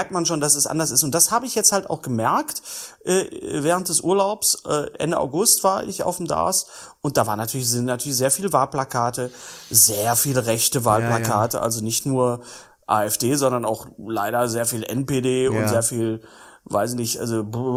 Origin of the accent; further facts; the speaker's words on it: North Rhine-Westphalia, Germany; Und da mache ich mir als Wessi natürlich auch Gedanken, wenn ich so sage, wo komme ich eigentlich her? Ich komme ja auch nicht, ich sage ja auch nicht, ich bin Nordrhein-Westfale. Oder ich würde auch nie sagen, ich komme aus Nordrhein-Westfalen